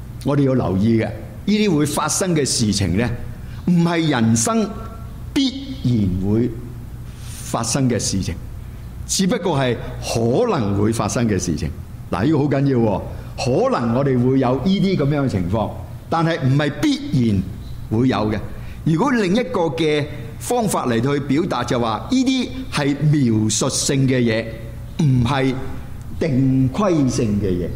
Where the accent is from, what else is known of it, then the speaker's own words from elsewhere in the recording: Guangdong, China; 咁咧就我哋廣東人咧就好簡單，就係、是、叫做食正嗰條水啊！